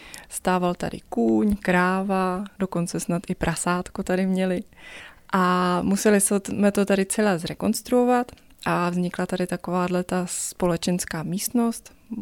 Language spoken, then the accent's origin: Czech; Hlinsko, Pardubice Region, Czechia; Já naopak tím, že pocházím z Hlinska, tak jsem v Praze trošičku trpěla.